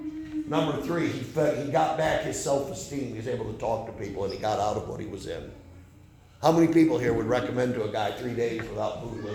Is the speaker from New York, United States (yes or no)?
yes; New York, United States; First thing, they all thought I was from the South because I was from Cattaraugus County. We just had a different accent than that.